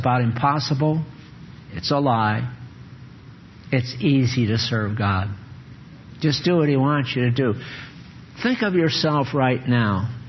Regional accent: East Coast, United States; I was raised in the East Coast.

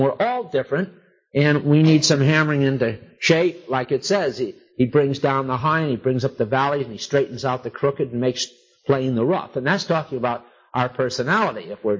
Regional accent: New England, United States; I was raised in New England, and a couple things you learn is ladies never swear.

